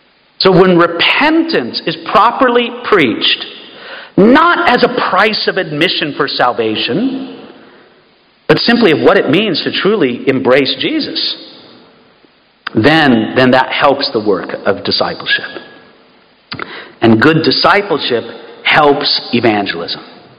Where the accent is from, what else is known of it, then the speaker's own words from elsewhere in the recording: United States; Because as an American, I don't know if we invented that kind of evangelism, but I think we probably perfected it.